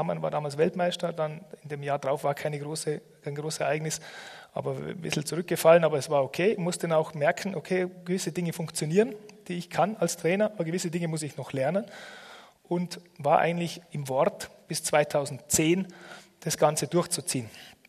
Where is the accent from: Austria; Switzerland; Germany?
Austria; Als Österreicher konnte ich die Schweiz und Deutschland trainieren